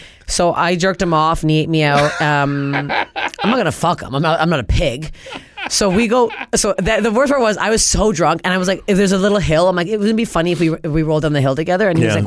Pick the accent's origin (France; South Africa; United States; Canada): Canada; Toronto, Ontario; I'm from Toronto.